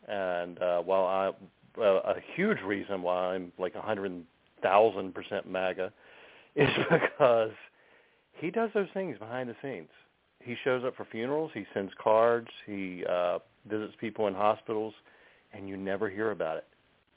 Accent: North Carolina, United States; I come from North Carolina.

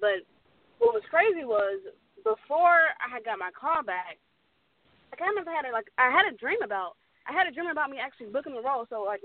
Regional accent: Cincinnati, Ohio, United States; So I grew up in Cincinnati, Ohio, originally.

